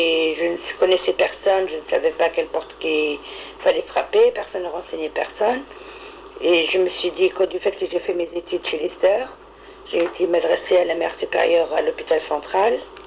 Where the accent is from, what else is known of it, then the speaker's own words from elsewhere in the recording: Tunisia; now in France; Je viens de la Tunisie, de exactement, au bord de la mer. Je suis venue en France parce que mon père travaillait comme ébéniste en France